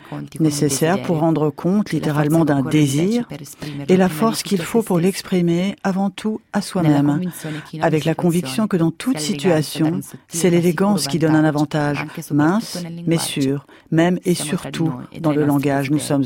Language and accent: French; Tuscany, Italy; French is a second language; Moi, je viens de la Toscane.